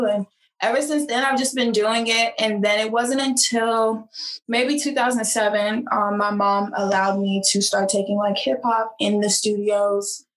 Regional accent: Washington, District of Columbia, United States; because I'm originally from Washington, D.C.

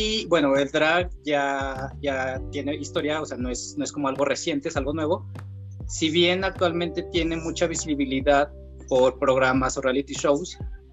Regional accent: Guadalajara, Jalisco, Mexico; Yo soy de Guadalajara, les puedo hablar de lo que pasa aquí

